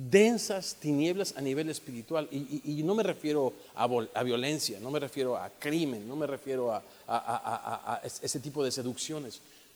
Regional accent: Mexico; Y yo me pongo a pensar en mi pueblo México.

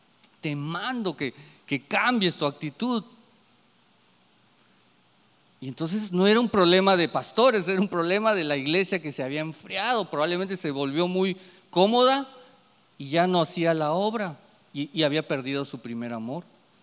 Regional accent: Peru; cuando le digo, yo soy de Perú

